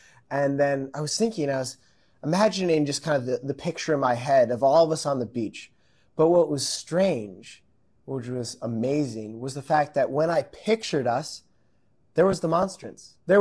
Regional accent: Wisconsin, United States; I'm from Wisconsin.

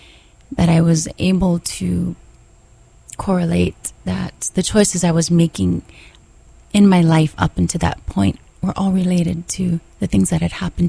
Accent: Waimanalo, Hawaii, United States; I was raised in Waimanalo.

